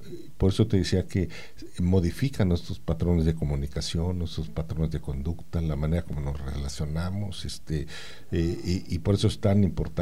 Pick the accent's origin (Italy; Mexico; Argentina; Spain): Mexico; ya que soy mexicano